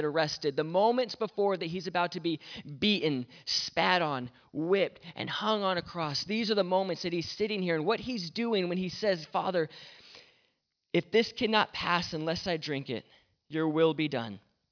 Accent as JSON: {"language": "English", "country": "United States", "accent": "American", "said": "So if you can understand my American accent, we're going to talk for a few minutes and we're going to get right to this."}